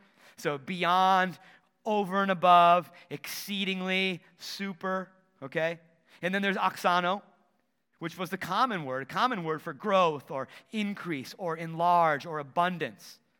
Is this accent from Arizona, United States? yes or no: no; Wisconsin, United States; when I was in grade school in my hometown in Wisconsin when Dutch Elms disease came through.